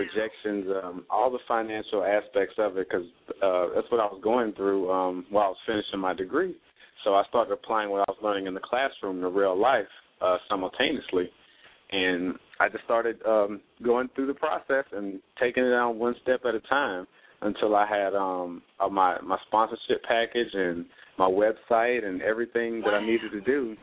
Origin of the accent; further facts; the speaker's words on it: Houston, Texas, United States; I grew up in Houston, which is a highly competitive basketball arena